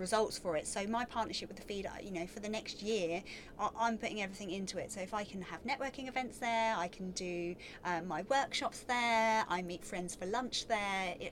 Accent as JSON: {"language": "English", "town": "Sheringham", "region": "East of England", "country": "United Kingdom", "said": "You can't beat a Norfolk person. I'm originally from Sheringham"}